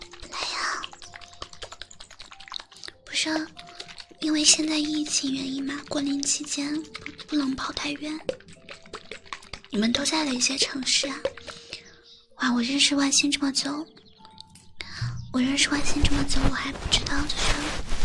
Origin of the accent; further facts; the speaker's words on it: Xiangyang, Hubei, China; 因为我老家不是在湖北襄阳吗